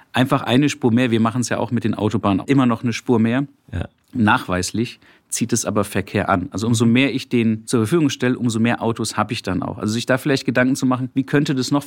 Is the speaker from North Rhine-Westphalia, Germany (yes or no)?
no; Frankfurt, Hesse, Germany; born there; Ich komme aus Hessen. Aber da habe ich nicht so lange gewohnt, aus Frankfurt direkt.